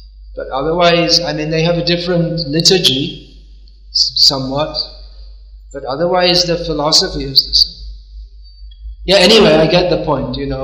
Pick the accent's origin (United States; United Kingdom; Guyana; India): India; Well, I'm an Indian, so they must be better.